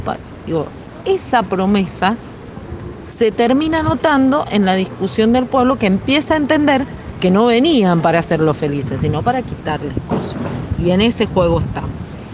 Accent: Argentina; la felicidad de todos nosotros como pueblo argentino es tener un sueldo digno

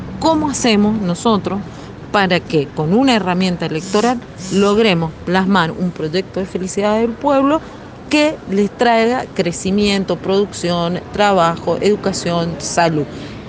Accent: Argentina; la felicidad de todos nosotros como pueblo argentino es tener un sueldo digno

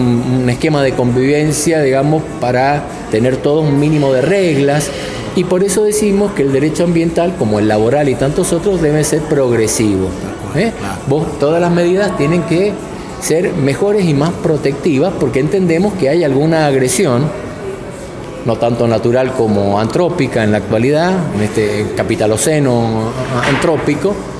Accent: Mendoza, Argentina; como ciudadanas, como ciudadanos mendocinos

